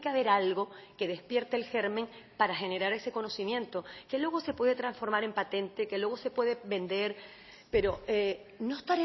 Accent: Fuerteventura, Canary Islands, Spain; yo soy majorera, existe un parque tecnológico en Fuerteventura

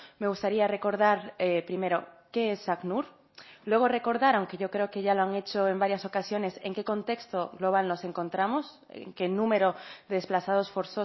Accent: Canary Islands, Spain; como canaria

